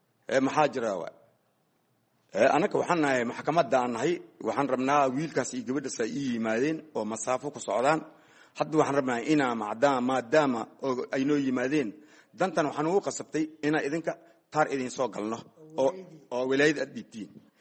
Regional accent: Mogadishu, Banadir, Somalia; also born or lived in Lower Juba; Waxaan ku dhashay ani Jubbada Hoose, waxaan ku soo barbaaray Muqdisho

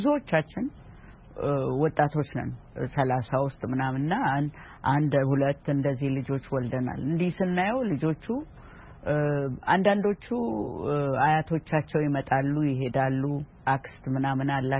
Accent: Oromia, Ethiopia; እኔ እኮ የመጣሁት እንዲህ በተራራ ነው የተከበበችው ሸለቆ ውስጥ ነገር ናት በጣም ቆንጆ ለማገር ነው ኢሉባቦር ውስጥ ነው እዛ ነው የተወለድኩት

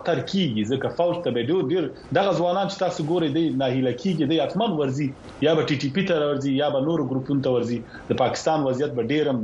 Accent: Kunar, Afghanistan; مونږ د یو غره نه غاړه پښتانه یې، زه د کونړ د ولایت يم

